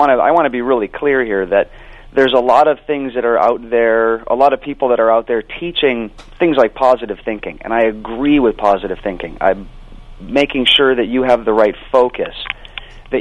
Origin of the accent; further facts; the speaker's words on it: Hawaii, United States; Yeah, growing up in Hawaii, volleyball is probably the bigger sport out there